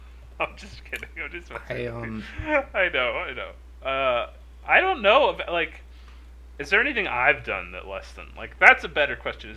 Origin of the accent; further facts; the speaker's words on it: New York City, New York, United States; I'm a real New Yorker.